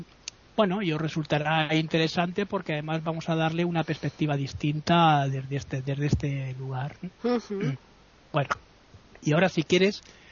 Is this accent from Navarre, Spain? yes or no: no; Madrid, Community of Madrid, Spain; igual que los madrileños, tenemos mucho gracejo, ¿no?